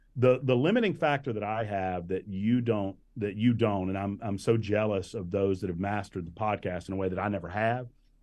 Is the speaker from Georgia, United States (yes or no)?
yes; Augusta, Georgia, United States; I grew up in Augusta, or just outside of Augusta, Georgia.